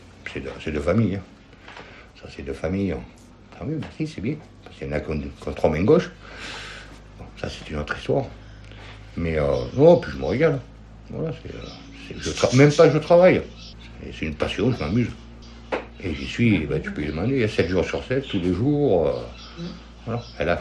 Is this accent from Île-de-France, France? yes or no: yes; Sceaux, Île-de-France, France; On a grandi, l'école à Montbreuil, le collège à Sceaux.